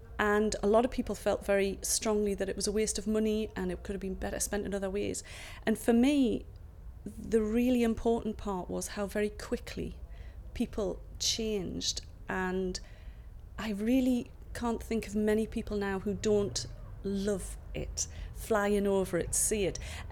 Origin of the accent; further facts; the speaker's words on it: Morpeth, North East England, United Kingdom; I'm 48 and I'm from Morpeth in Northumberland.